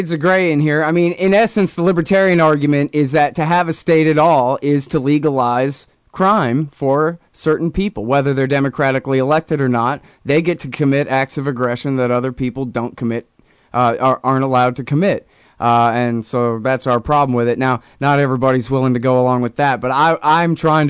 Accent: Austin, Texas, United States; I'm from Austin, so you learn about these kind of things.

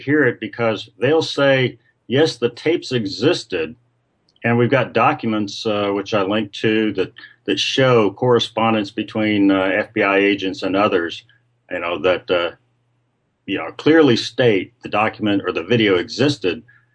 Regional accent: Oklahoma, United States; now in St. Louis, United States; you know, I'm from Oklahoma. I don't live there now. I live in St. Louis.

